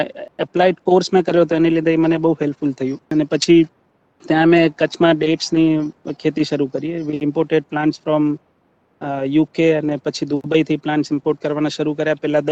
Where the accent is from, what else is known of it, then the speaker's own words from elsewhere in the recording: Gujarat, India; મૂળ અમે કચ્છના છીએ